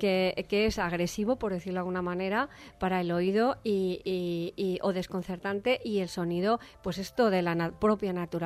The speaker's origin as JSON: {"language": "Spanish", "town": "Madrid", "region": "Community of Madrid", "country": "Spain", "moved": "yes", "lives_now": "Valencia, Spain", "said": "yo soy de Madrid y la verdad no tengo excusas porque llevo aquí 20 años"}